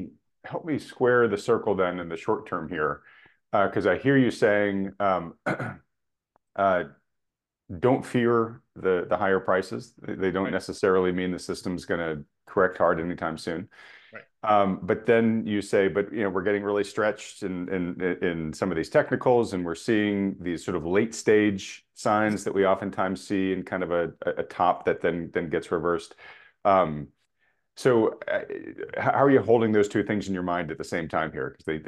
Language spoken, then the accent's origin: English; New England, United States; So I grew up in New England, in coastal New England